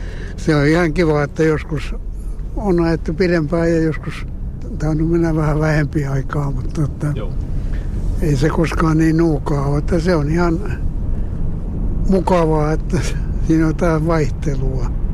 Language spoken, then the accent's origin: Finnish; Ostrobothnia, Finland; accent: Ostrobothnian; now in Helsinki, Finland; niin hän ärsyntyi aina, kun mä puhun Pohjanmaan murretta, niin sitä tuli puhuttua.